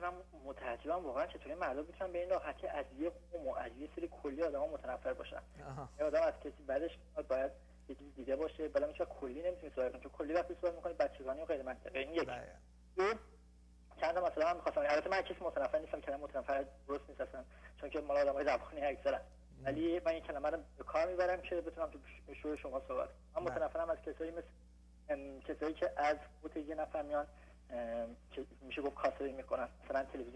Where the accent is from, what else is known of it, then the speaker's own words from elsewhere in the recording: Iran; now in Germany; من خودم الان دو سال اومدم ایران، از ایران اومدم خارج اروپا آلمان